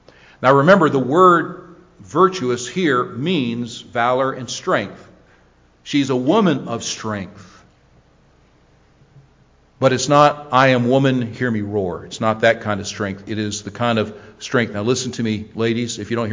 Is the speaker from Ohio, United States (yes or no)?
yes; Canton, Ohio, United States; I grew up near Cleveland, Ohio, there in Canton